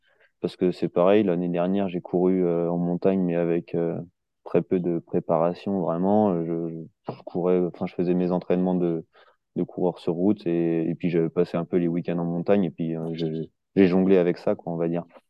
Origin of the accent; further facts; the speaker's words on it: Centre-Val de Loire, France; Je suis du Loiret et je suis arrivé dans la région il y a à peine un an, quoi. Je suis arrivé au début de l'été.